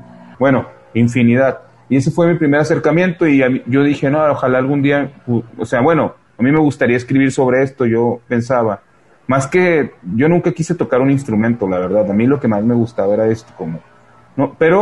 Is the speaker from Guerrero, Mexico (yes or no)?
no; Torreón, Coahuila, Mexico; born there; Yo nací en Torreón, entonces desde chavito, como desde los 8 años, empecé a oír música.